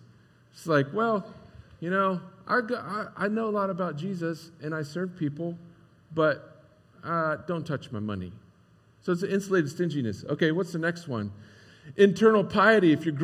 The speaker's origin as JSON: {"language": "English", "region": "Ohio", "country": "United States", "tie": "born or raised there", "said": "I get it. I grew up in Licking County too."}